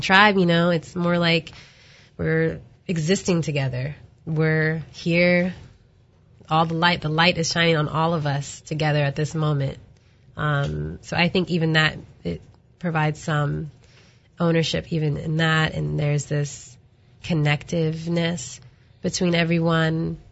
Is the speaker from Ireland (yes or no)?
no; Virginia, United States; I'm also from the South. I'm from Virginia.